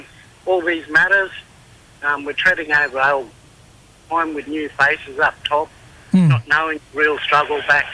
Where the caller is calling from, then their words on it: Mackay, Queensland, Australia; I'm coming from Shiny Owl Mackay here, bud.